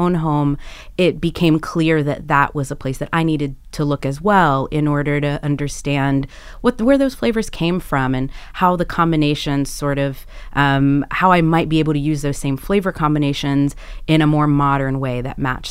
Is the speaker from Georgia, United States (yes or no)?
yes; Atlanta, Georgia, United States; I grew up, as you said, I grew up in Atlanta, Georgia. At the time I was growing up in Georgia, it was a very small Latino community there.